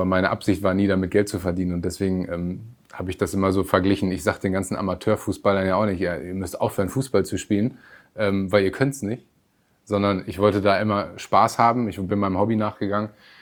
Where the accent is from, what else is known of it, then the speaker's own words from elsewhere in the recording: Münster, North Rhine-Westphalia, Germany; ich bin quasi in Gievenbeck groß geworden, habe bis zu meinem Wechsel zu Schalke auch da gelebt halt, meine ersten 17 Lebensjahre verbracht.